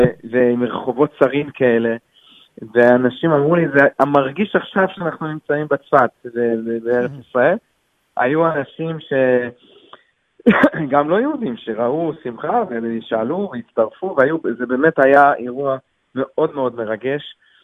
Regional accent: Hungary; אני בעצמי בא ממשפחה יהודית-הונגרית, גדלתי פה בתקופת הקומוניזם, וההורים שלי בעצמם לא ידעו שהם יהודים עד גיל העשרה

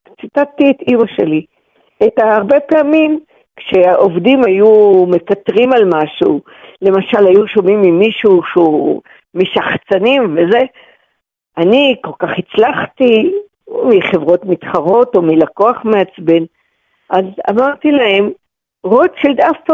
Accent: Jerusalem, Jerusalem District, Israel; אני גדלתי בירושלים במשפחה שלא דיברה איתי יידיש, אבל תמיד שילבה את הפתגמים היידישיים הרבה בעברית.

